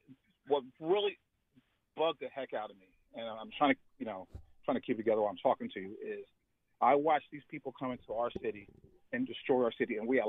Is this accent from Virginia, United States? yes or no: no; Philadelphia, Pennsylvania, United States; I'm born and raised in Philadelphia. I'm a Mount Airy guy. Standing and running road, man, for my entire life. I went to every school in the city.